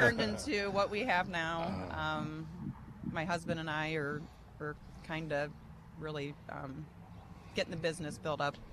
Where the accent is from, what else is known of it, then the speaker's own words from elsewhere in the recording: Arcadia, Ohio, United States; I grew up, born and raised in Arcadia.